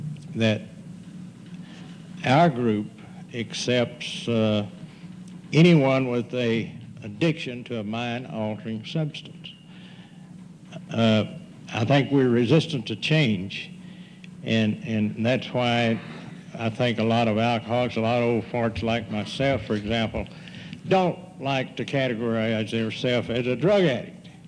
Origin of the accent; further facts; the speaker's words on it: Moab, Utah, United States; I come from Moab.